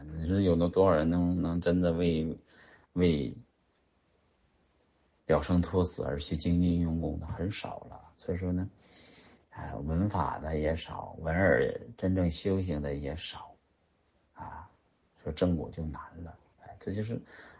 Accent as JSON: {"language": "Chinese", "country": "China", "said": "我们中国人要有中国人的样子，中国有中国的道德伦理"}